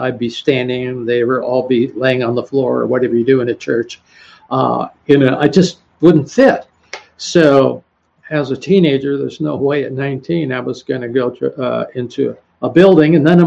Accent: Los Angeles, California, United States; And growing up in Los Angeles, and actually went to high school in Hollywood

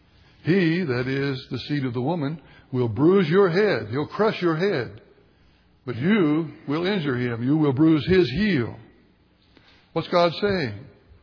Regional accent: St. Albans, West Virginia, United States; I saw it in an elder in the church that I grew up in St. Albans, West Virginia

